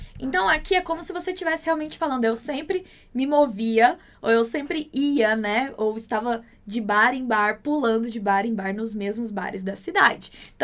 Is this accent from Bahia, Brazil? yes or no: no; Minas Gerais, Brazil; A mesma coisa do mineirês, que eu amo tanto, porque sou muito mineira, então às vezes sai um uai, né?